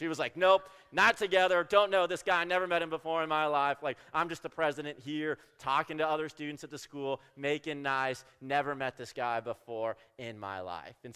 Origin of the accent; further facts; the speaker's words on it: California, United States; We're both from California, went to a state school there on the coast of California.